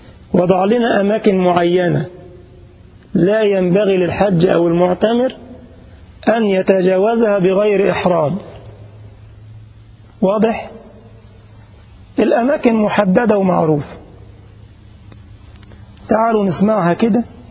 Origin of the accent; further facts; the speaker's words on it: Egypt; اللي جاي من بلدنا مصر